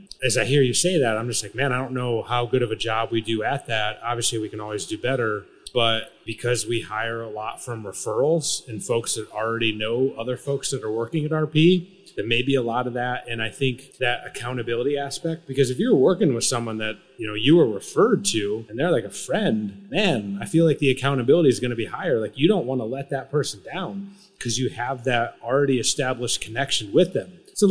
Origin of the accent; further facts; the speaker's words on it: Michigan, United States; Hated them, and I'm from Michigan. Like, it seems kind of weird, but where I grew up was like literally halfway between Detroit and Chicago.